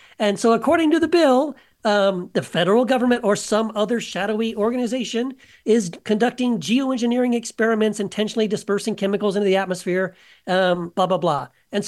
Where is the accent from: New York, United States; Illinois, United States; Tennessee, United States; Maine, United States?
Tennessee, United States; born there; By the way, I was born in Tennessee, so this is especially painful for me to have to report this kind of stuff.